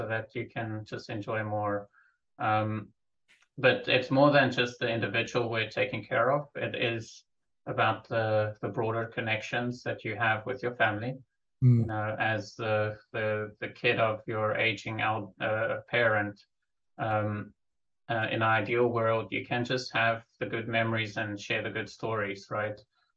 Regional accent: South Africa; now in United States; I do feel very African. I grew up in South Africa. Moved to the States about 10 years ago.

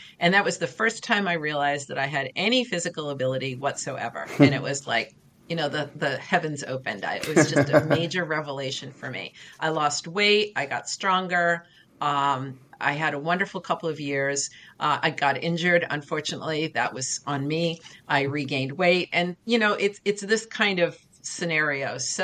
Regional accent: United States; I'm 64, being a female growing up in the United States, I did not have access to team sports.

